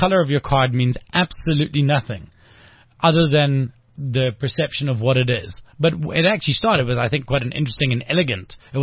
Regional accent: Scotland, United Kingdom; I'm Scottish, and one of the things I'm most upset about is, I mean, I've got an Irish surname, and I don't have a clan and a tartan.

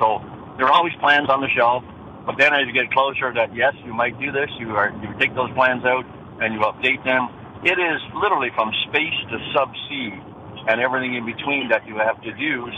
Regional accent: Canada; Very, very close to home as a Canadian commander in Afghanistan with rules of engagement.

